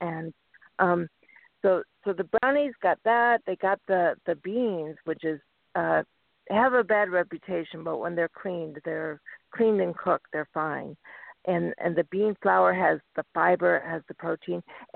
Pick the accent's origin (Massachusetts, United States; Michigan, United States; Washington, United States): Michigan, United States; Detroit; And mind you, I'm not from Southern California, the health food center of whatever. I'm from Detroit, which is Philly cheesesteak sandwich land, right?